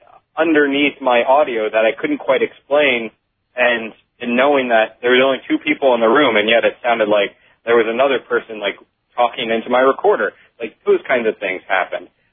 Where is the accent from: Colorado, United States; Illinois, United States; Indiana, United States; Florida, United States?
Florida, United States; growing up in Florida, I grew up around these great examples of, the paranormal